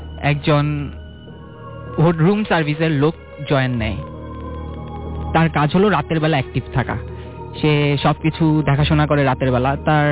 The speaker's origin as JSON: {"language": "Bangla", "town": "Shyamoli", "region": "Dhaka Division", "country": "Bangladesh", "said": "আমি শ্যামলী থেকে এসেছি।"}